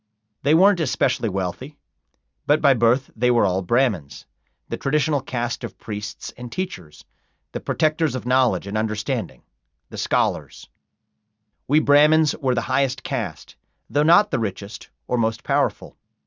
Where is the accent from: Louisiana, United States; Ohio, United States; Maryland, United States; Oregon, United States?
Ohio, United States; Evendale; My father's childhood home in India couldn't have been more different from my hometown in Evendale, Ohio.